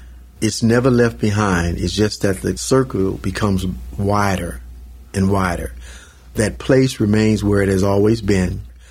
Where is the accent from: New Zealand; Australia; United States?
United States; Mississippi; And even as a kid growing up in Mississippi, I wanted to go there.